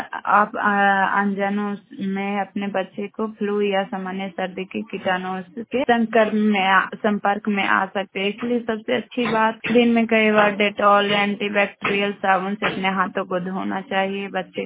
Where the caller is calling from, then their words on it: Nawada, Bihar, India; और मैं नारदीगंज प्रखंड से बोल रही हूँ। मेरा जिला नवादा पड़ता है।